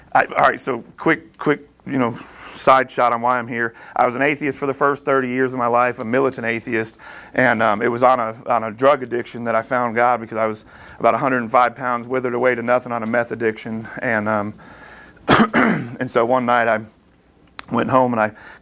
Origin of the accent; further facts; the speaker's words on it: Connecticut, United States; I grew up in Connecticut, and we had the Peabody Museum over at Yale that had awesome dinosaur fossils